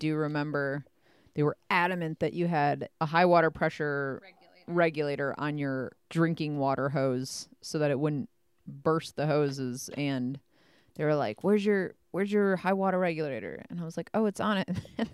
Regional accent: Midwest, United States; But again, that is because we are from the Midwest, and just like our tempers, our weather seems to be rather mild

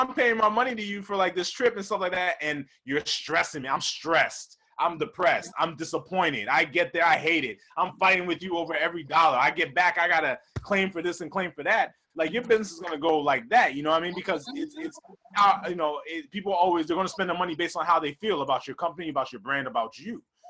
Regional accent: Baltimore, Maryland, United States; because I grew up in the U.S. I grew up in Baltimore.

